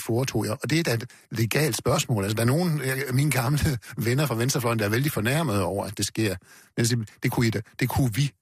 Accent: Central Denmark Region, Denmark; Der var ikke nogen kommunister oppe i Salling, det er en halvø nord for Skive, hvor jeg kommer fra.

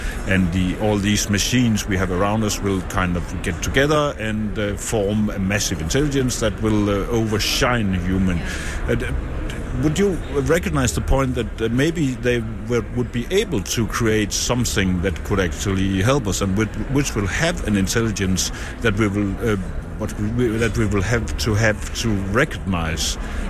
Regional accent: Denmark; English is a second language; In my home country, Denmark, we have a government saying that we should try to be leading within

